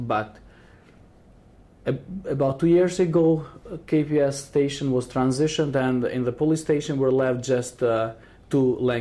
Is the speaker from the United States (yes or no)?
no; Skenderaj, Mitrovica District, Kosovo; English is a second language; As you said, I'm coming from Skendrai.